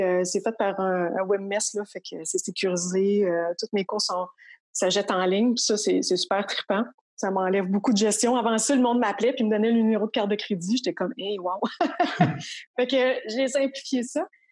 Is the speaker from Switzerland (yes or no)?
no; Quebec, Canada; now in Québec, Canada; moi je viens du Bas-Saint-Laurent